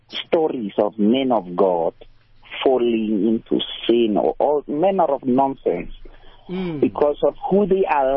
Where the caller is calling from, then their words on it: North West, South Africa; Look, I'm calling from the Northwest Province.